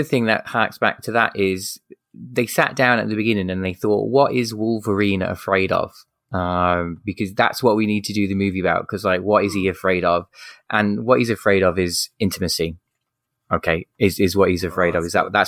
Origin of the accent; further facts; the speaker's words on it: United Kingdom; And as a British man, I always smile when Richard E. Grant is in anything.